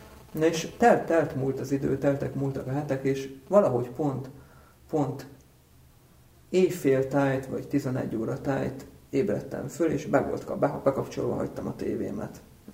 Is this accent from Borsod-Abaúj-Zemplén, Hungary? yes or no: no; Furta, Hajdú-Bihar, Hungary; Hajdú-Bihar megyében nőttem föl, Biharban, a Kissárét és a Bihari sík találkozási pontjánál, Furtában, néhány 10 kilométerre a román határtól van ez a település. Egyéb iránt talán a román ortodox egyház fenntartásában működő iskolába jártam